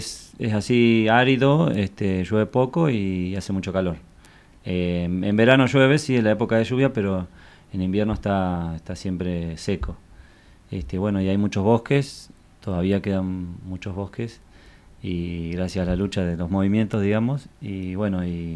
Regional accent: Argentina; nosotros venimos de Argentina, del interior de la República Argentina, un país de Latinoamérica, allá al sur.

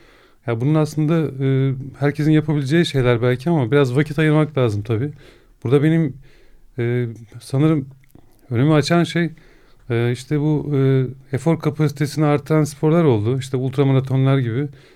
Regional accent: Safranbolu, Karabük, Turkey; Bu Safranbolu'da işte Karabük'te yaşadım. Çocukluğum orada geçti çoğunlukla.

